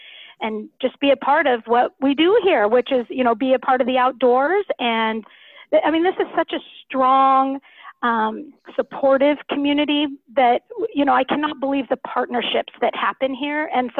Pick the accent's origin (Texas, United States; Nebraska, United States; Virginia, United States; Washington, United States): Washington, United States; Spokane; I am from Spokane, but have vacationed in this area for many, many years.